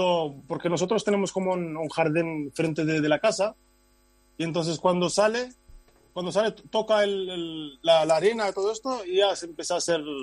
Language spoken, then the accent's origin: Spanish; Morocco; Soy de Marruecos.